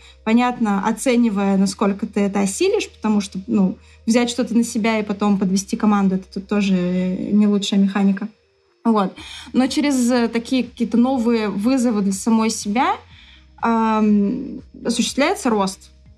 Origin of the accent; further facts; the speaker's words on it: Saint Petersburg, Russia; Ну, в конкретный момент в Москве, но в целом, да, я петербурженка